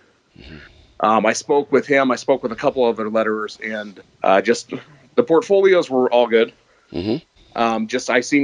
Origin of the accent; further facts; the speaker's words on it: Seattle, Washington, United States; I'm from Seattle, he's also from Seattle, so I see him around a ton of conventions around here.